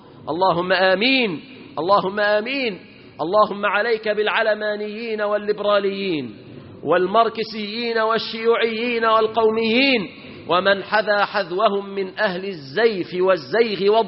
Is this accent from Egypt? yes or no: yes; Egypt; اللهم احفظ بلادنا مصر، اللهم احفظها من كل فتنة وسوء